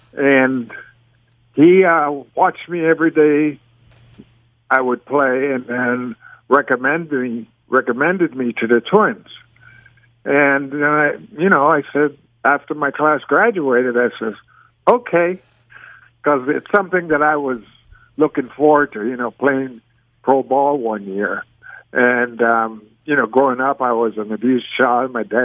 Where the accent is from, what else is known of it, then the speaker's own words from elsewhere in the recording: Panama; first language Spanish; English is a second language; moved away; grew up in Panama.